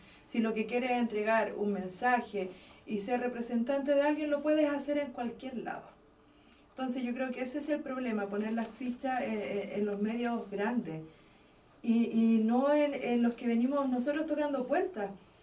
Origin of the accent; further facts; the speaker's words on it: Chile; Como chilenas, seguimos escuchando